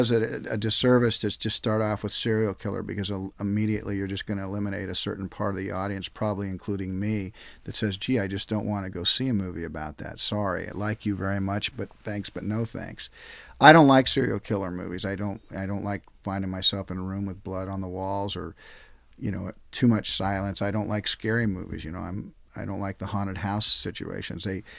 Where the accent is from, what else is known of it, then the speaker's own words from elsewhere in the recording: Compton, California, United States; I was born in Compton, lived for first 7-8 years, and then kind of moved around a lot. Went to 4 different high schools